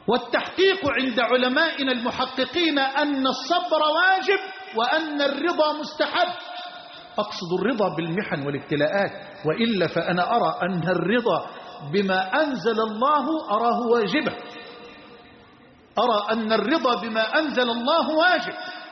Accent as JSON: {"language": "Arabic", "country": "Egypt"}